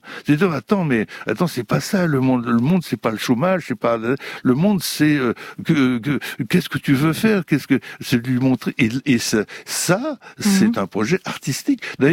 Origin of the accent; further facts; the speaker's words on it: Bourgogne-Franche-Comté, France; Dans mon enfance, j'étais en Bourgogne. J'étais avec des enfants dans le petit village de Bourgogne où il y avait 80 habitants.